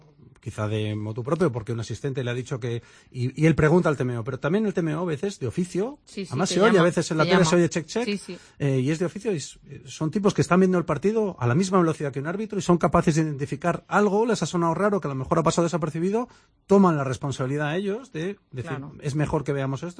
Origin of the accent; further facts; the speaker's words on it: Ireland; yo soy de Irlanda.